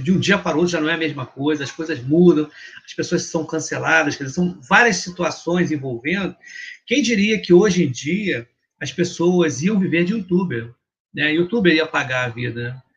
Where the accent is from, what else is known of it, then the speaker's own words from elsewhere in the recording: Rio de Janeiro, Brazil; Que eu sou do Rio de Janeiro.